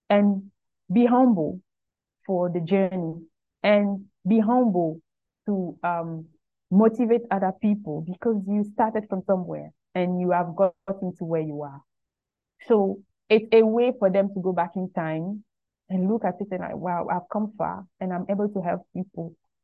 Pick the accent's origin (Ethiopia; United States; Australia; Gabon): Gabon; and I am from Gabon.